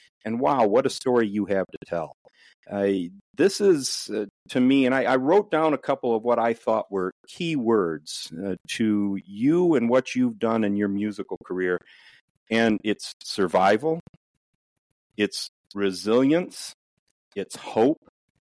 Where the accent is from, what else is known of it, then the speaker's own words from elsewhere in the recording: Grand Ledge, Michigan, United States; I grew up in Grand Ledge, Michigan. And we were the farmers.